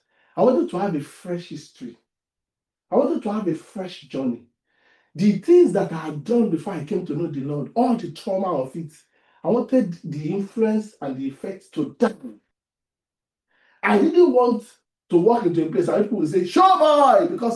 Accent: Ibadan, Oyo, Nigeria; We grew up in Ibadan together.

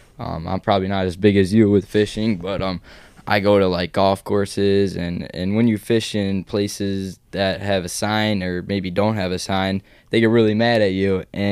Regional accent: Chicago, Illinois, United States; You know, I'm from Chicago, as you guys might know

